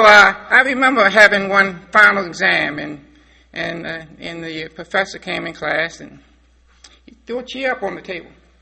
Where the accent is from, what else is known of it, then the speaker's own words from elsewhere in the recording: Baltimore, Maryland, United States; now in West Virginia, United States; I'm originally from Baltimore, and we say Baltimore, Maryland. And I've been staying up in West Virginia for the last few years, and they call that God's country.